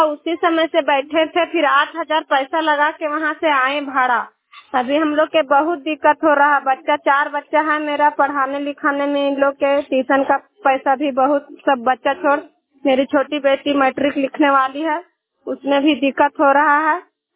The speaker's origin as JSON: {"language": "Hindi", "town": "Lasod", "region": "Jharkhand", "country": "India", "said": "मैं लसोद गांव से हूँ, चुरचू ब्लॉक से, जिला हजारीबाग से।"}